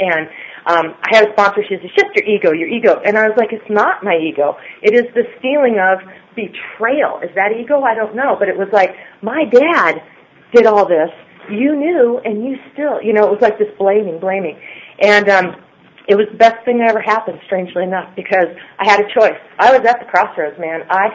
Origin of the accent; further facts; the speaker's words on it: Ireland; I'm Irish, and I also have rosacea, so don't think I'm going to pass out.